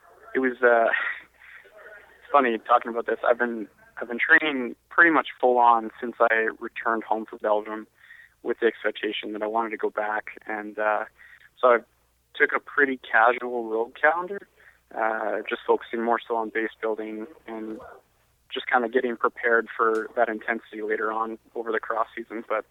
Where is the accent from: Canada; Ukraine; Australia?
Canada; I mean, they welcome you with open arms